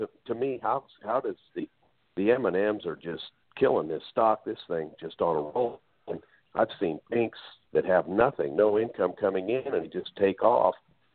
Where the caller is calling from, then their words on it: Illinois, United States; And I'm from Illinois